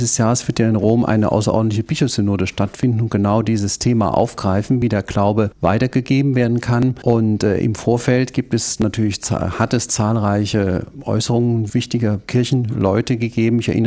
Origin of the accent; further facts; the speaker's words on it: Rhineland, Germany; ich nenne meine Heimat das Rheinland, ich nenne aber auch Teile Bayerns